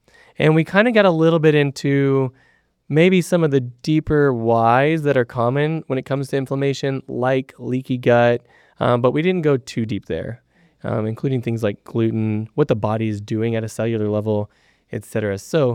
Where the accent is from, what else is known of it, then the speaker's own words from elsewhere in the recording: Houston, Texas, United States; In fact, I am actually from Houston. I'll be gone in a few days, but I need to get some training in with some of our great trainers out here.